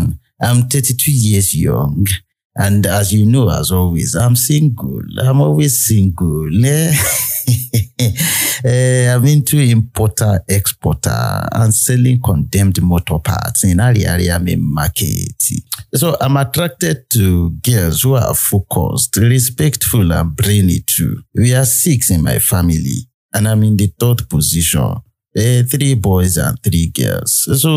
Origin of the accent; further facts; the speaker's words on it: Abia, Nigeria; I'm from Abia State. I studied sociology and anthropology in the University of Women Affairs, Lagos State. I'm 32 years young